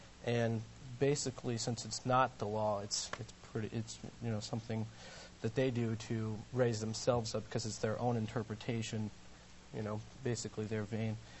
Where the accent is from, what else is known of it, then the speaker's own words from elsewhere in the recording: Ohio, United States; Yes, we are all from Ohio.